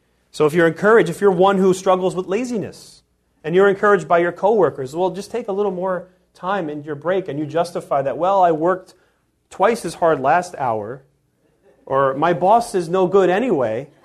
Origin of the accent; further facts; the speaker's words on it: Bayonne, New Jersey, United States; I mean, I grew up in Bayonne.